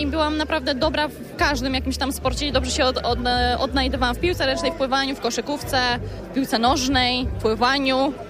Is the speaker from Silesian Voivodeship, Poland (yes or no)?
yes; Będzin, Silesian Voivodeship, Poland; now in Poznań, Poland; Mogę tak się nazywać, bo już 10 lat tu tkwię, ale pochodzę ze Śląska, z Będzina